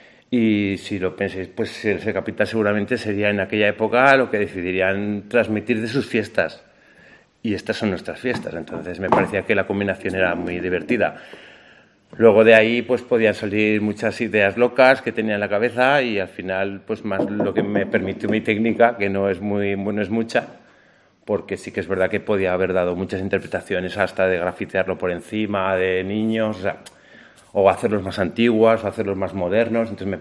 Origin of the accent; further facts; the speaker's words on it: Jaca, Aragon, Spain; soy de Jaca y cuando salen cosas tuyas de tu ciudad, pues es bonito.